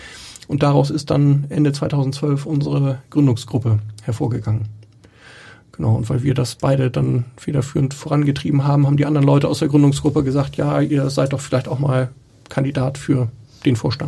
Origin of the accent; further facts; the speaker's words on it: Schleswig-Holstein, Germany; also born or lived in Hamburg; ich bin in Schleswig-Holstein auf dem Dorf aufgewachsen, habe dann in Hamburg gewohnt und bin irgendwann wieder aufs Dorf gezogen